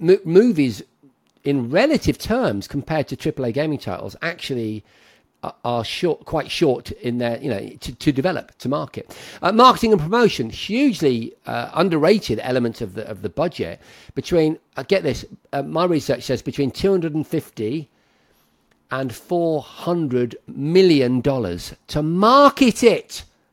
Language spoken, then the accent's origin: English; Lincoln, East Midlands, United Kingdom; I'm from Lincoln, as you probably know, and that's where one of Rockstar's big studios are.